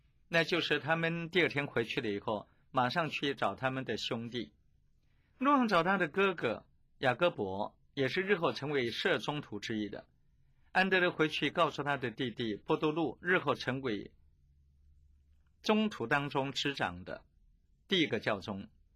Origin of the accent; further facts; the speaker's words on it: China; 我们中国人喜欢用普天同庆来形容一个节日的意义和它的重大